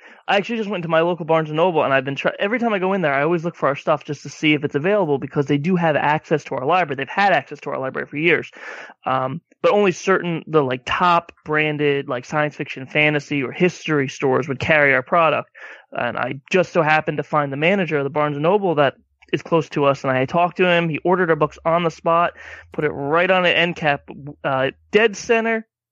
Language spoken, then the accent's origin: English; New York, United States; I grew up hanging out in the Simon & Schuster office in New York.